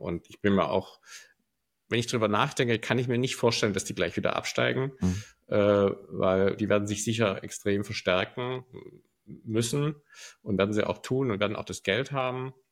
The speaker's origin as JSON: {"language": "German", "region": "Hamburg", "country": "Germany", "said": "wenn man als Hamburger bleibt ja nicht viel anders übrig"}